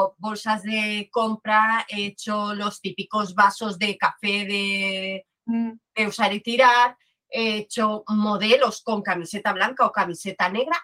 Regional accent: Cantabria, Spain; moved away; de todo lo que generé cuando vine de Cantabria

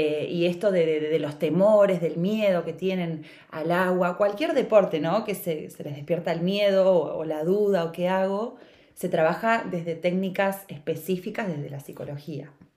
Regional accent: Neuquén, Argentina; also born or lived in La Plata; Soy nacida en La Plata y me crié en Neuquén, hice la primera y la secundaria. Después de haber vivido mucho tiempo en Neuquén, volví a La Plata a estudiar

